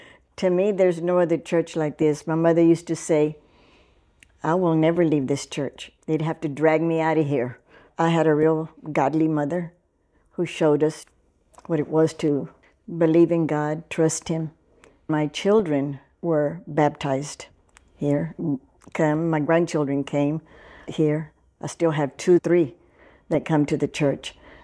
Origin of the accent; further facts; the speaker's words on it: Palacios, Texas, United States; I was born and raised here in Palacios and attended the church all my life.